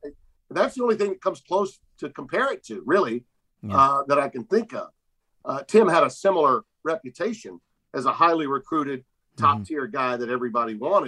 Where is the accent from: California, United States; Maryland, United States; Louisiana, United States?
Louisiana, United States; Shreveport; Dak is from basically Shreveport, my hometown.